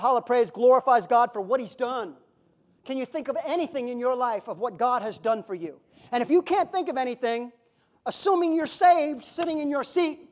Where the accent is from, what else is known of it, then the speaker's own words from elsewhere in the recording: Florida, United States; I grew up in Florida, so I knew them.